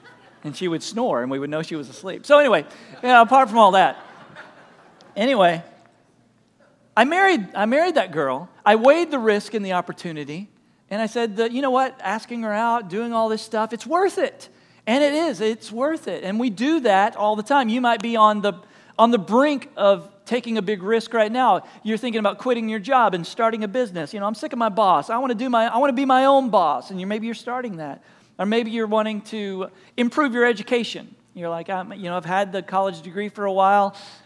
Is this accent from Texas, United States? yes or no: yes; Texas, United States; now in Nebraska, United States; I'm from East Texas. It's like, we don't have lakes here, Lance. We're in Nebraska.